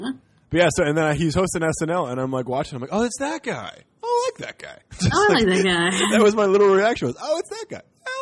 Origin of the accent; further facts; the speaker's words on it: Canada; And I can say that's on royalty free because I'm Canadian.